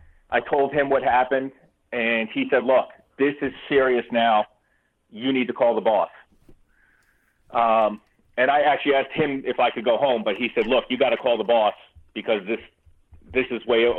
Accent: Monroe, United States; I called my hometown police, Monroe, asked them to go to my house and check on my family.

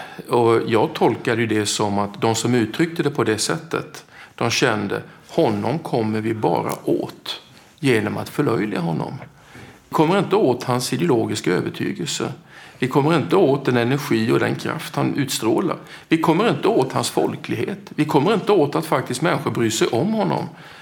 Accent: Småland, Sweden; Jag kom från Småland.

